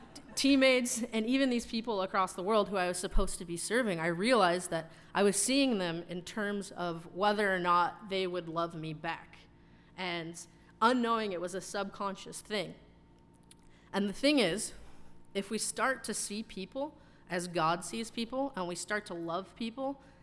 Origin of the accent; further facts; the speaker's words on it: California, United States; And I would be like, hey, us too, I'm from California, whatever.